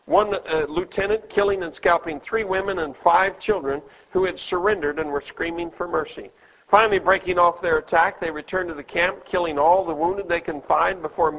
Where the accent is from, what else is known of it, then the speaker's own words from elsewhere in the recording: Colorado, United States; I grew up in Colorado.